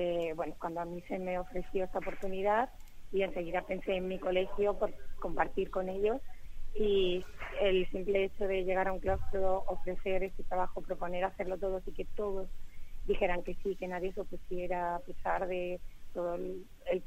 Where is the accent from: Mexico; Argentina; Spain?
Spain; Murcia, Region of Murcia; aunque nosotros somos de Murcia, queremos hablar de toda la región, claro